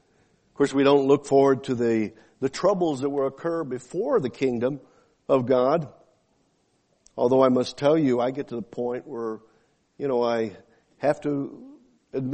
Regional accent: Roland, Oklahoma, United States; I came from Roland, Oklahoma, the culture capital of the world there. It's really one of those high class places. I think in my graduating class there were 65 that were there.

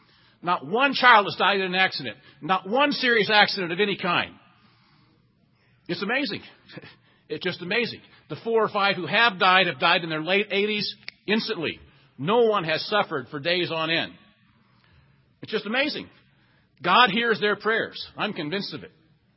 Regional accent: Danville, Illinois, United States; Her cameraman was a man named Gene Hackman, who was also from my hometown of Danville, Illinois.

